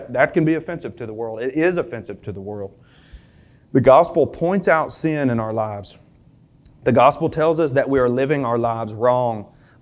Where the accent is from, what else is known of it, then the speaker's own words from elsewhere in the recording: Springfield, Kentucky, United States; I grew up in this place. I grew up in Springfield, Kentucky.